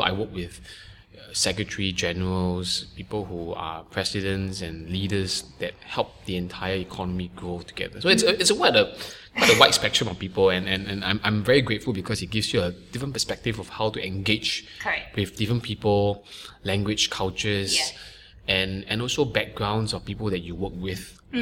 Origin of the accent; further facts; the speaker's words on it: Singapore; I grew up in Singapore. You know, I hardly had the chance to travel overseas for school.